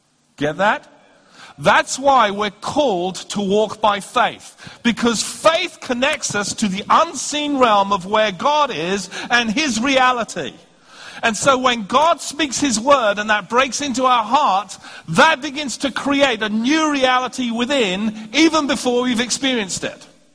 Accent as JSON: {"language": "English", "region": "London", "country": "United Kingdom", "said": "I'm from London."}